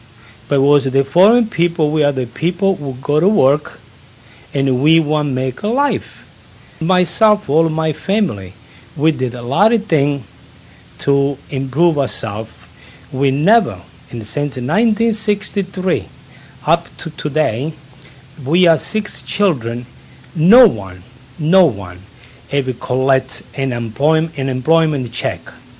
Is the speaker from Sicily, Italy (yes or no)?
yes; Porto Empedocle, Sicily, Italy; English is a second language; Well, I born in Sicily, and in my hometown is called Porto Empedocle. And the big city of the province is Agrigento.